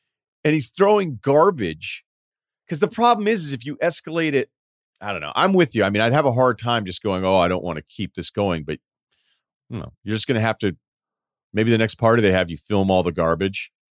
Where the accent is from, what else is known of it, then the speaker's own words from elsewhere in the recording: Martha's Vineyard, Massachusetts, United States; I mean, shit, he thought I was rich because I was from Martha's Vineyard.